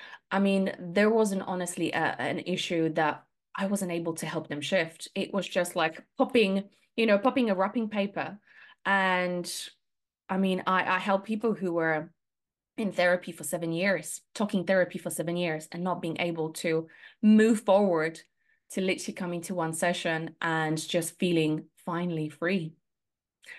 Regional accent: Poland; English is a second language; So I'm originally from Poland.

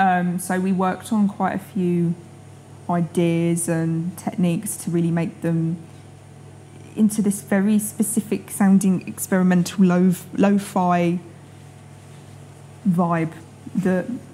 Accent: Margate, South East England, United Kingdom; I am from Margate.

